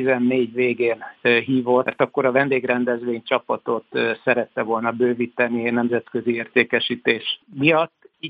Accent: Pécs, Baranya, Hungary; visszatértem a szüke pátriámba, Pécsi, ugyanis Pécsről származom

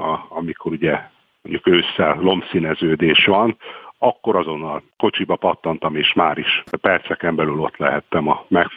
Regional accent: Szarvas, Békés, Hungary; ha már úgyis Szarvasi vagyok és természetfotózással foglalkozom

